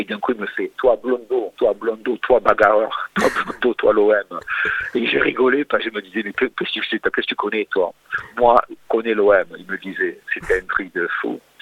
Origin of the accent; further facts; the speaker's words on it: Marseille, Provence-Alpes-Côte d'Azur, France; Parce qu'en tant que Marseillais, quand moi j'allais chez le boucher ou le boulanger